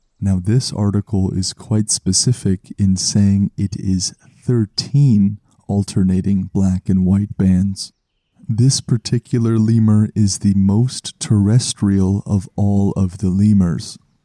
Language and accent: English; Canada; For me, as a Canadian who is not used to these sort of soundscapes